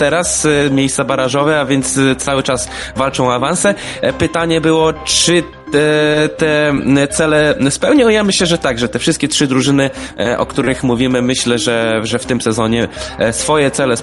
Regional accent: Pomeranian Voivodeship, Poland; Ja sam jestem z Pomorza

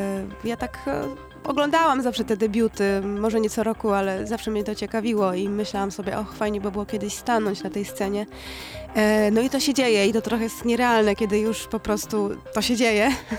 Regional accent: Świdnik, Lublin Voivodeship, Poland; będę grała koncert w Świdniku, czyli niedaleko, to jest moje rodzinne miasto.

